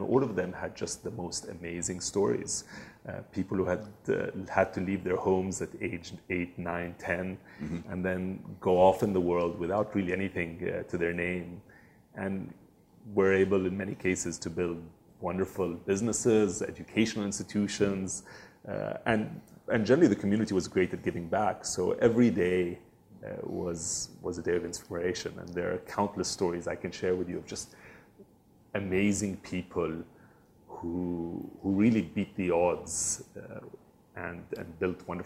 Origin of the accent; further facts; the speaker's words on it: Kuwait; I was very lucky to be inspired throughout my childhood. So I grew up in Kuwait. Kuwait was a very comfortable, safe, easy place to grow up.